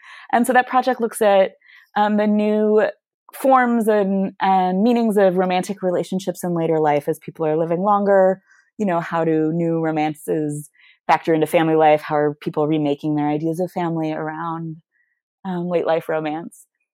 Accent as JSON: {"language": "English", "region": "Michigan", "country": "United States", "said": "and I'm from Michigan originally"}